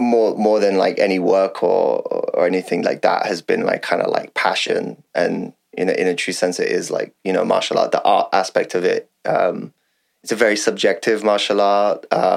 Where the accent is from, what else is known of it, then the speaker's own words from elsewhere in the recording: London, United Kingdom; So I grew up in London and I grew up in South London in a place called Peckham